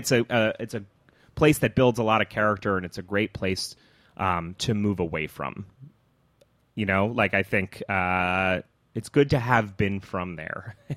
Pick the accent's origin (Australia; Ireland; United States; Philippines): United States; New Jersey; born there; also born or lived in Pennsylvania; I lived in the Poconos for 5 years. It was a strange... So I was born in New Jersey and don't have many memories of that.